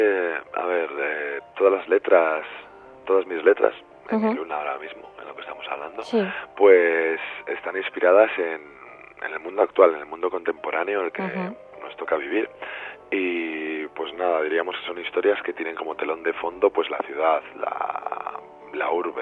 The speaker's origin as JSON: {"language": "Spanish", "region": "Cantabria", "country": "Spain", "said": "pues mi tierra, pues Cantabria"}